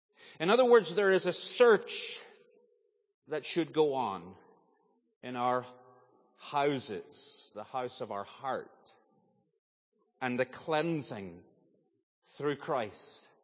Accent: Northern Ireland, United Kingdom; now in Northwest Arkansas, United States; I'm Northern Irish. I usually tease you and say I'm from Northwest Arkansas, which I am. That's where I live. But, of course, the accent's a little further than that.

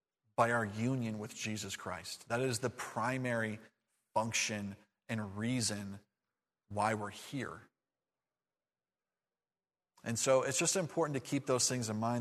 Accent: United States; born there; I love being an American. I'm glad to be in this country and to be born into this country

